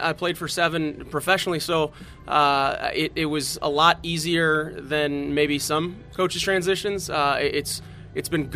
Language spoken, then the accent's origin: English; Rochester, New York, United States; I'm originally from Western New York, born in Syracuse, raised in Rochester. Lived there, my whole life.